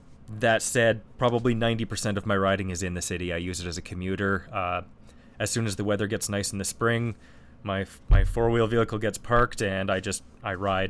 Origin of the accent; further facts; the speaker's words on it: Calgary, Alberta, Canada; born there; I was born in Calgary.